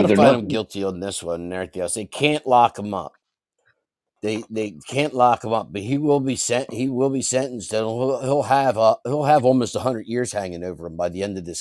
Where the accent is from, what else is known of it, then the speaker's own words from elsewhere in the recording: Scranton, Pennsylvania, United States; Scranton, Pennsylvania. Don't mess up my home state.